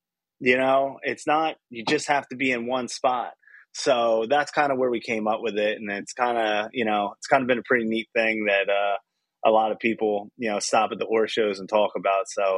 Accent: East Coast, United States; And I was like, I'm from the East Coast. We all know it's a little bit harder when you got to travel

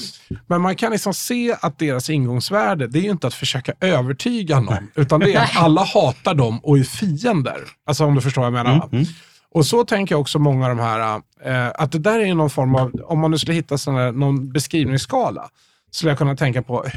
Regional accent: Järfälla, Stockholm County, Sweden; Jag växte upp här i Järfälla.

